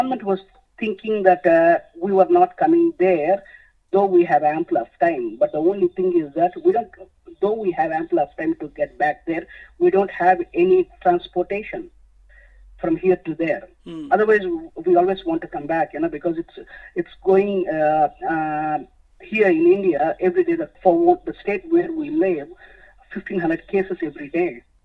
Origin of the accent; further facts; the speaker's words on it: New South Wales, Australia; Yes, I am from New South Wales.